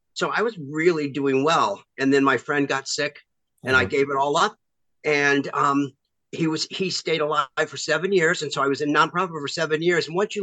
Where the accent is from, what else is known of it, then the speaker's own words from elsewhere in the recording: Arkansas, United States; But I grew up in Arkansas, and there's not a lot of opportunity to act at that time in my life.